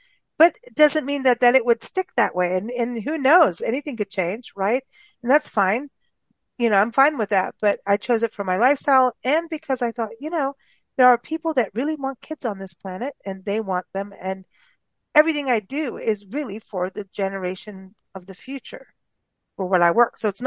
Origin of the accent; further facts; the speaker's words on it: South Africa; also born or lived in Kenya; in Kenya and South Africa, and it was South Africa. I was in my more becoming an adult teenager kind of thing at that point.